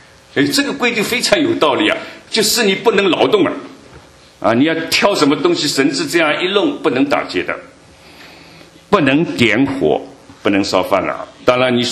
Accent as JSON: {"language": "Chinese", "country": "China", "said": "特别对我们中国人来说是非常难的"}